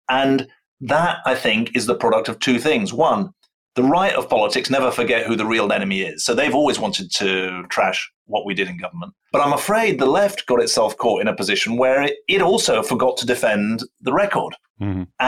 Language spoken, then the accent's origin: English; United Kingdom; now in United States; I live and work in the US at the moment, but I'm a British citizen, I care about the country